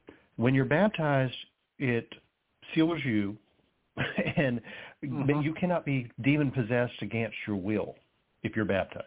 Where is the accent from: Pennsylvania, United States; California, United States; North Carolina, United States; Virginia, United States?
North Carolina, United States; Boone; I grew up in Boone, North Carolina